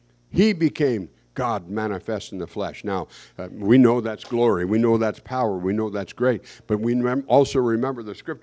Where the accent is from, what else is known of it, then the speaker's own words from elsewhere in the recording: Hoonah, Alaska, United States; 50 years ago, I went to my hometown of Hoonah to become the pastor. 20 years old.